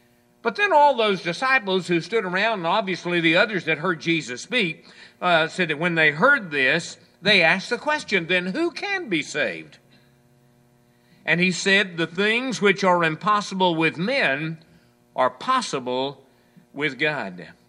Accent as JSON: {"language": "English", "town": "Hallsville", "country": "United States", "tie": "born or raised there", "said": "when I was growing up in Hallsville"}